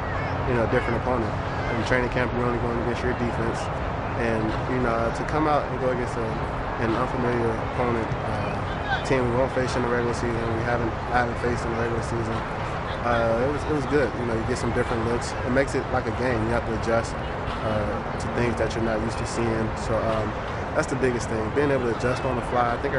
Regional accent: Miami, Florida, United States; Definitely, but you know, I'm from Miami, so this feels good to me.

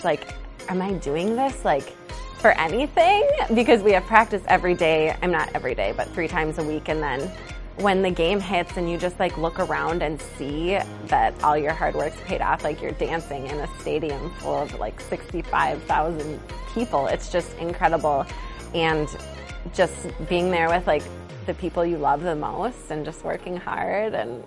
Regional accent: Lakeville, Minnesota, United States; I'm from Lakeville, Minnesota, and this is my fourth year as an MBC.

